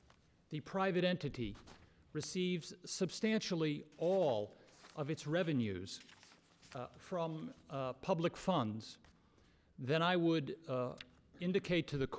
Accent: Avon, Ohio, United States; I'm from Avon, Ohio

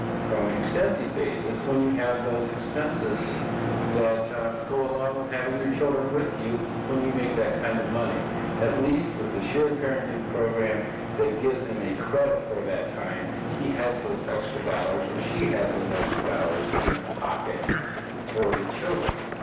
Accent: Toledo, Ohio, United States; I'm from Toledo.

